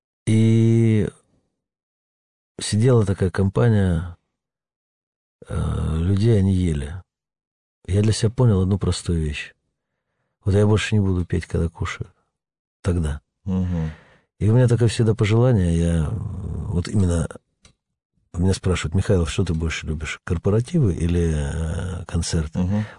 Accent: Sochi, Krasnodar Krai, Russia; Нет, я из Сочи

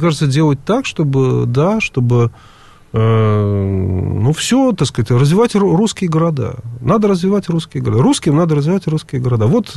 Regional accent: Moscow, Russia; Я коренной москвич

